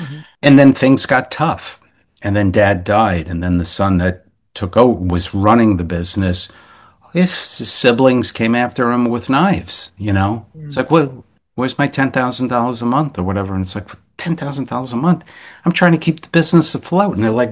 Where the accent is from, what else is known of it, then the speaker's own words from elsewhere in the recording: New York, United States; as an American, as a native New Yorker, I have my life experience and my view on the world.